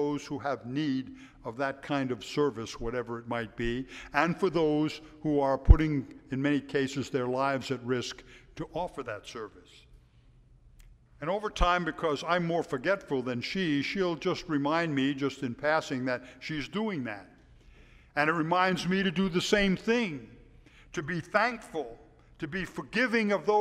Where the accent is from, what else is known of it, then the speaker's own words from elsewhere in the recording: United States; born there; I'm glad and thankful that I'm an American, but do I thank God that I was born in this place?